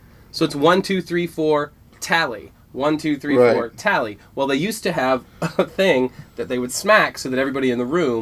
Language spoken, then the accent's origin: English; Atlanta, Georgia, United States; I grew up in Atlanta, Georgia, as a Southern Baptist.